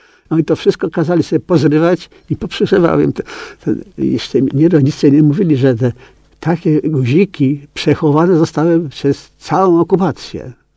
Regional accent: Kalisz, Greater Poland Voivodeship, Poland; Ja się urodziłem w Kaliszu, zresztą wychowałem.

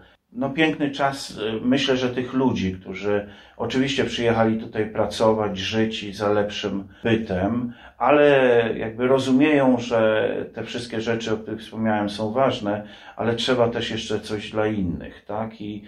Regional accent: Mława, Masovian Voivodeship, Poland; zresztą my spod Mławy wszyscy patrioci jesteśmy, tam zawsze walczakami byliśmy o polskość.

